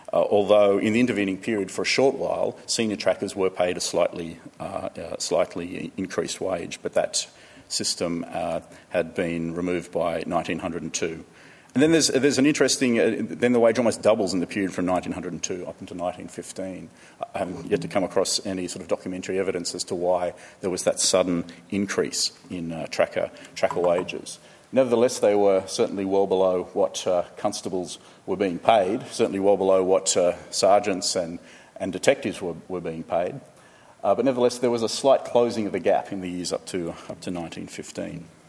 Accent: Dubbo, New South Wales, Australia; I grew up in Dubbo, and despite knowing a lot of Aboriginal kids at school, no one really talked about the Aboriginal history of Dubbo, except for Tracker Riley.

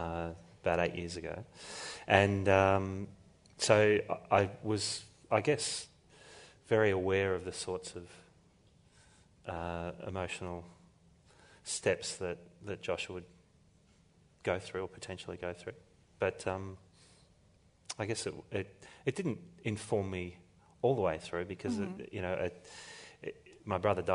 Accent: Australia; as an Australian public, we're very aware of the more traditional telling of the story.

